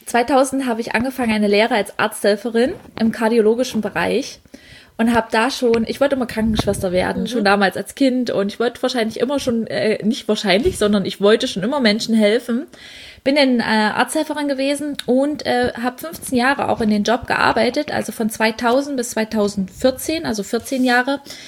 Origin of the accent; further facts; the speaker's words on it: Dessau, Saxony-Anhalt, Germany; born there; ich komme gebürtig aus Dessau